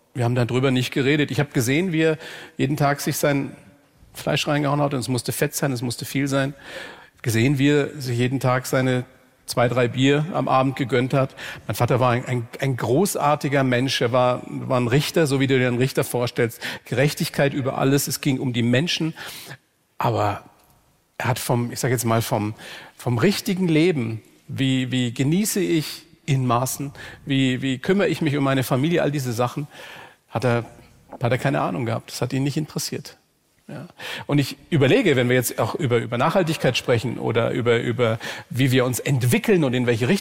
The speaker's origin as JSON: {"language": "German", "region": "Bavaria", "country": "Germany", "said": "Ich komme aus einer Zeit, aus der Oberpfalz, wir hatten ja nichts."}